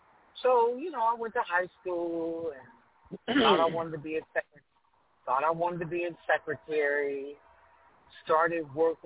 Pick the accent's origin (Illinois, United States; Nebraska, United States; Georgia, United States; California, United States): Illinois, United States; Chicago; Growing up in Chicago, Illinois, on the South Side, I grew up listening to an iconic radio station called WVON